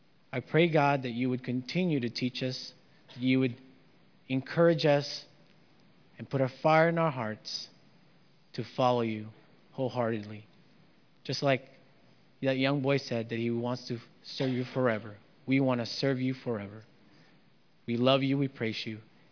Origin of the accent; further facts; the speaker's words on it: Dagupan, Pangasinan, Philippines; I grew up in the Philippines, in the region of Pangasinan, in Dagupan City. My dad was a fisherman.